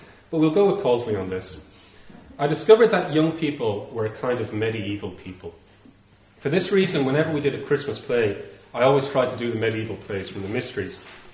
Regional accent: Ireland; As I say, I'm coming from Ireland, I'm coming from a different region, culture, nation

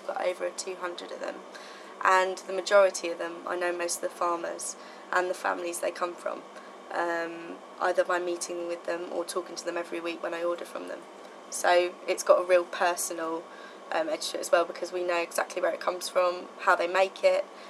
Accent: Muswell Hill, London, United Kingdom; born there; So I'm a Muswell Hillbilly. I was born here.

